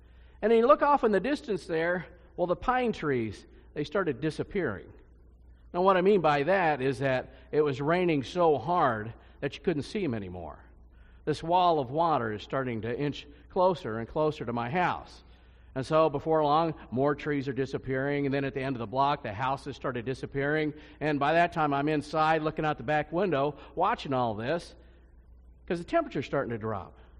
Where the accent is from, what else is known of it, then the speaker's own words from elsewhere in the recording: Kansas, United States; So, well, naturally, well, I'm from Kansas, so what do you do?